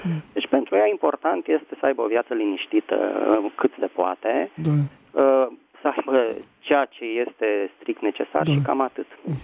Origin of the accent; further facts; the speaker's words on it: Bucharest, Romania; din București.